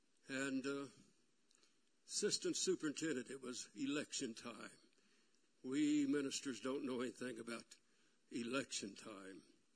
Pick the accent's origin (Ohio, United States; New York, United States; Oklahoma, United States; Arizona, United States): Oklahoma, United States; I want you at district council to announce that you are moving back to Oklahoma, which is my home state, and you are going to pastor in the Southwest.